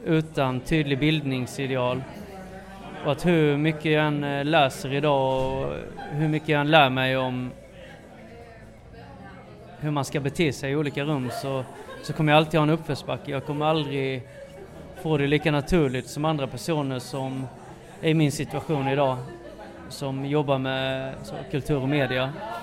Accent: Sölvesborg, Blekinge, Sweden; För att i Sölvesborg där jag växte upp, där visste alla vem jag var eftersom det var en så liten stad. Alla visste att jag var adopterad och vem som var min mamma och vem som var min syster.

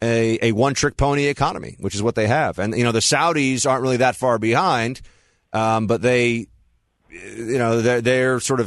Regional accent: New York, United States; But let's also talk about how I grew up in New York and I'm a very reasonable fellow.

